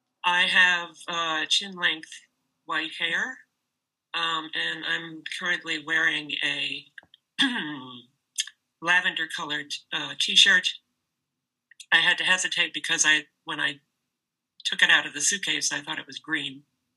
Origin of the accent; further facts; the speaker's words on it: New York, United States; I grew up in New York, and it seemed right now to enter this new phase of my life by returning to what I still consider my home.